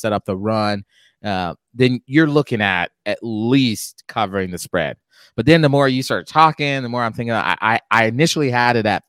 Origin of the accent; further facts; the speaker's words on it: Florida, United States; I grew up in South Florida. I was born and raised in South Florida. So I get all the Miami stuff.